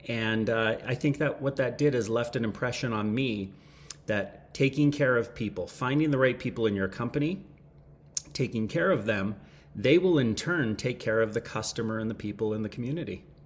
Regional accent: Canada; also born or lived in San Francisco, United States; So I'm a Canadian entrepreneur, but I was born in San Francisco.

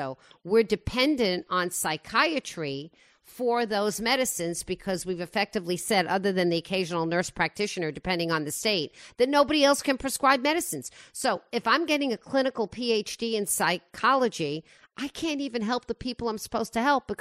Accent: Woodmere, New York, United States; Oh, well, I grew up in Woodmere, so it's sort of the North Shore version.

